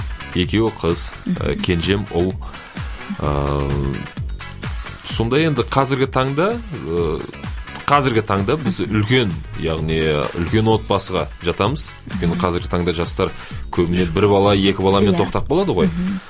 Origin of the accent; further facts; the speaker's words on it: Almaty, Kazakhstan; Туып өскен жерім Алматы қаласы. Екінші перзентханада дүниеге келдім.